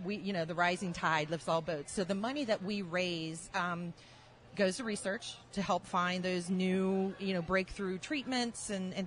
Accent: Ohio, United States; I'm from Ohio.

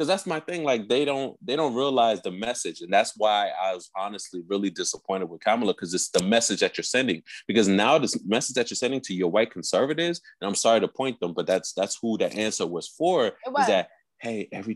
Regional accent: United States; also born or lived in another country; I will say I was born in a different country, but I was raised here in the States.

